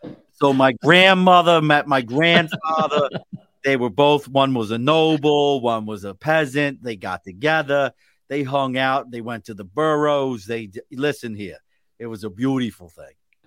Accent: Baltimore, Maryland, United States; See, I am a fish person, and we grew up in Baltimore.

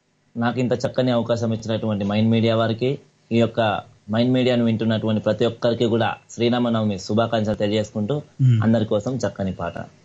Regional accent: Hyderabad, Telangana, India; also born or lived in Tummanpet; Proper వచ్చేసి ఇప్పుడు నాగర్కర్నూలు జిల్లా అచ్చంపేట తాలూకా బల్మూర్ మండలం తుమ్మన్పేట గ్రామం. ఉండేది హైదరాబాద్. పుట్టి పెరిగిందంతా హైదరాబాద్ కుకట్పల్లి.

